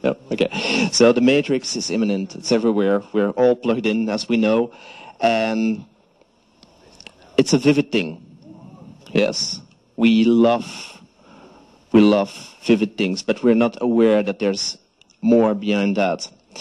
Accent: Belgium; I'm also from Belgium.

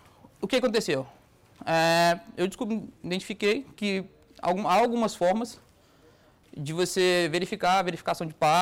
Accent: Brasília, Federal District, Brazil; also born or lived in Amazonas; Eu sou do Brasil, de uma cidade chamada... Eu nasci no Amazonas, mas vivi e criei em Brasília, capital do Brasil.

